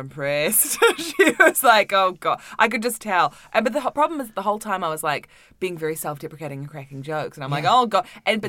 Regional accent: Auckland, New Zealand; moved away; Auckland in New Zealand.

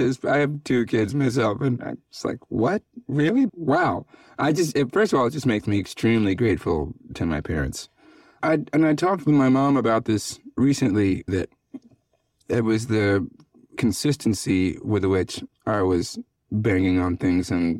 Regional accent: the South, United States; And I grew up in the South, and melodies and rhythms seemed just so simple in comparison to everyone else around me.

